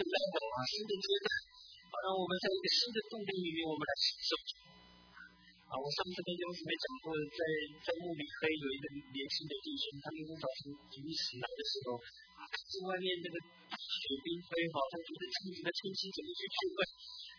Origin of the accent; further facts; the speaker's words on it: Taiwan; 我从台湾来的都知道考古场是老祖宗聚会的地方啊